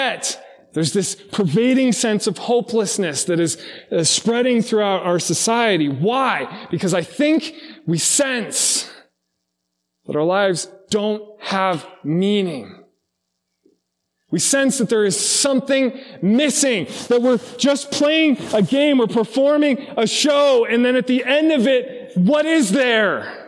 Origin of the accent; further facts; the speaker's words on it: Arizona, United States; I grew up in Arizona